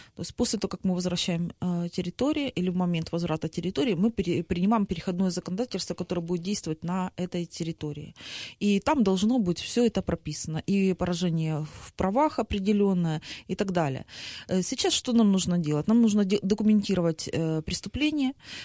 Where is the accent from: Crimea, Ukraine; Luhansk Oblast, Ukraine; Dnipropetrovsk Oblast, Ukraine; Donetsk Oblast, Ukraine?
Donetsk Oblast, Ukraine; Donetsk; Я же тоже из Донецка, и я прекрасно видела, что происходило.